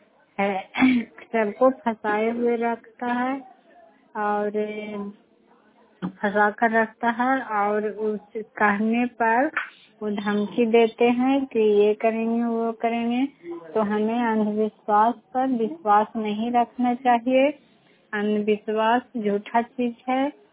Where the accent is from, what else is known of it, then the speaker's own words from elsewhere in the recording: Badiha, Bihar, India; मैं बडीहा गांव से हूँ, बुथाखट पंचायत से, नरनौसा प्रखंड से, नालंदा जिला से।